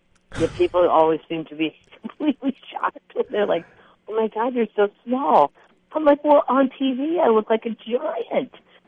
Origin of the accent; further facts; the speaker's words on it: Ireland; I'm too Irish to be told what to do by people who don't do it better than me.